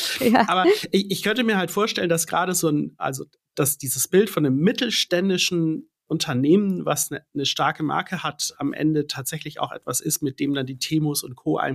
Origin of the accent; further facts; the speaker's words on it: Stuttgart, Baden-Württemberg, Germany; born there; das hört man mich nicht mehr, mir nicht an, aber ich bin in Stuttgart geboren, ich bin eigentlich geborener Schwabe, da lacht dann mein schwäbisches Herz